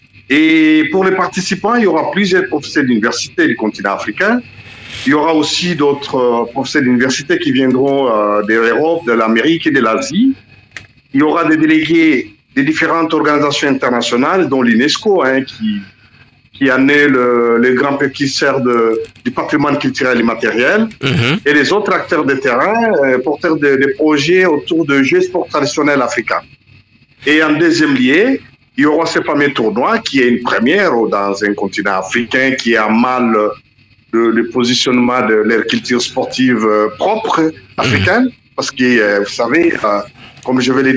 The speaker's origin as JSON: {"language": "French", "country": "DR Congo", "said": "par exemple chez nous au Congo, nous avons besoin de nous réconcilier avec le Congo profond"}